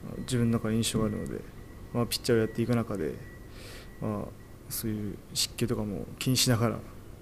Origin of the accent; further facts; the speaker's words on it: Tsukuba, Ibaraki, Japan; now in Kashima, Japan; 茨城県のつくば市出身です。